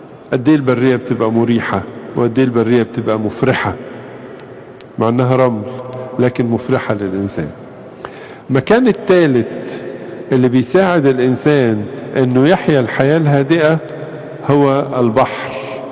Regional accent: Egypt; لنا إحنا كمصريين أو كآباط بنحبها كمان عشان أديورتنا فيها

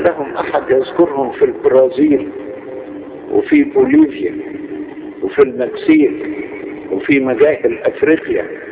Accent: Egypt; وفي عندنا في مصر في برضه من هذا النوع

